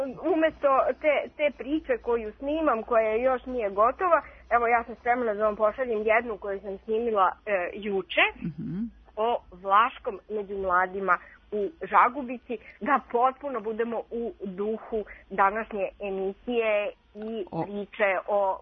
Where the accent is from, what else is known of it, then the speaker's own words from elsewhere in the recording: Serbia; first language Vlach; Serbian is a second language; s obzirom da sam u Žagubici, odnosno trenutno u Krepoljinu